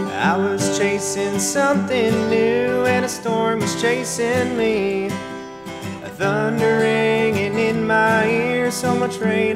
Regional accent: Colorado, United States; Sarah and I met in we're from Colorado, and we met there playing bluegrass music

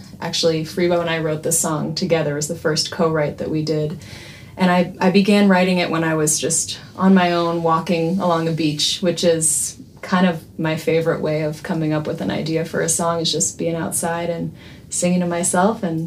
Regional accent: Boston, Massachusetts, United States; I'm from Boston originally

